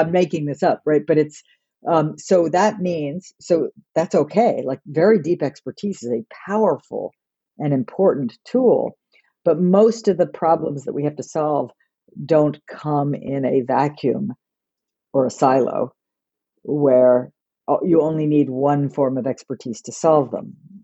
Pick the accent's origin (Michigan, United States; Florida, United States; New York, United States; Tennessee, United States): New York, United States; I came from New York, but I, you know, I came from a world and a workplace where everybody hugged everybody.